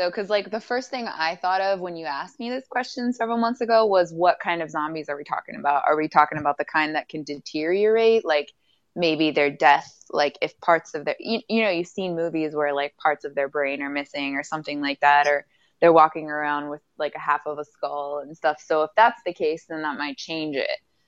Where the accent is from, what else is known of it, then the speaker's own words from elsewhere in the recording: Ohio, United States; But I'm originally from Ohio.